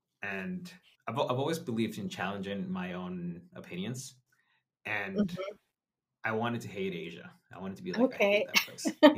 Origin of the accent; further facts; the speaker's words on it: Canada; I grew up in Canada.